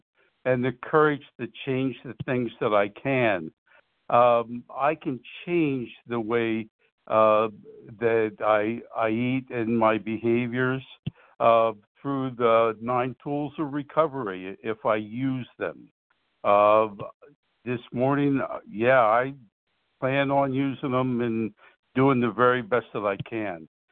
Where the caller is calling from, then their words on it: New Jersey, United States; I'm calling from Southern New Jersey.